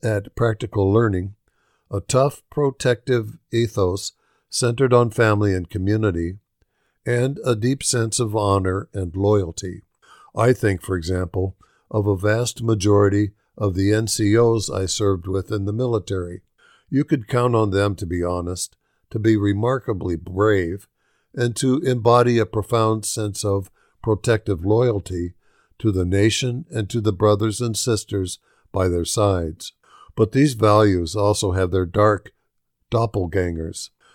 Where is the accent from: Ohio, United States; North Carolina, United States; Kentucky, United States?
Kentucky, United States; the people I grew up with in Kentucky